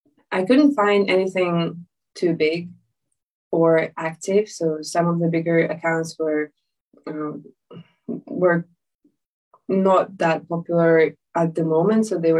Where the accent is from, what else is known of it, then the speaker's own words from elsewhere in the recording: Ukraine; English is a second language; now in London, United Kingdom; 是乌克兰人。但是现在我住在伦敦。So basically … I'm from Ukraine, but I've been living in the UK for about 6 years now.